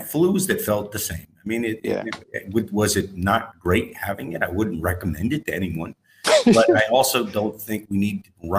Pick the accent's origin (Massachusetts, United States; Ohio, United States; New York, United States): New York, United States; New York City; Well, so as a New Yorker, I grew up in East Village when it was still punk rock.